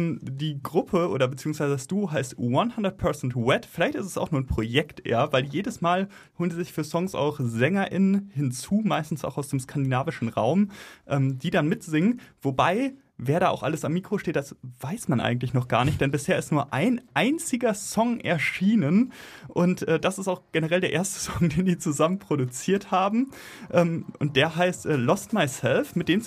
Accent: North Rhine-Westphalia, Germany; born there; Ich bin ja aus dem Sauerland gebürtig und da gibt es ja auch einiges zu kraxeln.

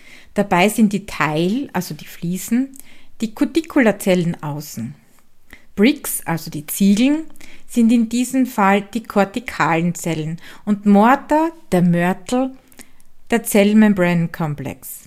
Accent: Styria, Austria; accent: Styrian; den steirischen Dialekt aus meiner Heimat

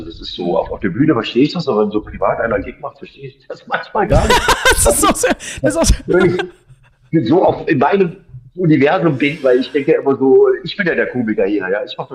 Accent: Idar-Oberstein, Rhineland-Palatinate, Germany; now in Cologne, Germany; ich komme ja aus Rheinland-Pfalz, der Oberstein.

